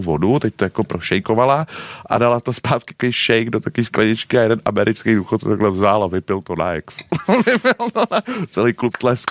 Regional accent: Prague, Czechia; hodně se věnuju Česku, Praze, protože jsem z Prahy

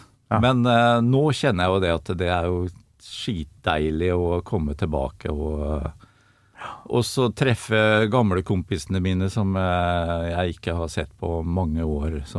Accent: Sponvika, Østfold, Norway; Jeg kommer fra Sponvika, som et lite fiskevær på utsida av Sinsusbrua. Ja. Rett i munningen av, der du kommer inn i Iddefjorden.

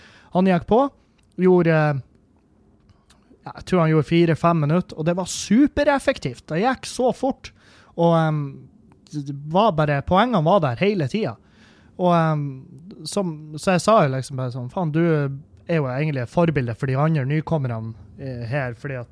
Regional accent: Halsa, Trøndelag, Norway; fordi at Halsa der jeg kommer fra er jo revybygd.

